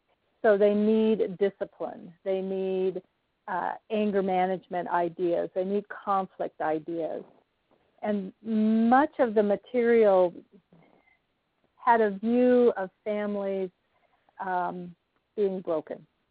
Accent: Arizona, United States; Growing up in Arizona, I have very fond memories, and I go back to see my mother and at that point my father as well.

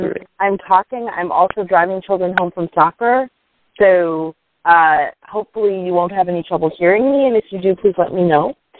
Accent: Chicago, Illinois, United States; the experience of growing up in Chicago.

